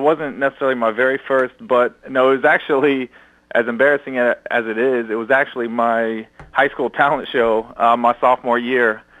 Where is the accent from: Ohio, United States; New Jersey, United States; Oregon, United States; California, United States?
Ohio, United States; Chesapeake; I grew up in Chesapeake, Ohio. It's a suburban Ohio town. Not much racial diversity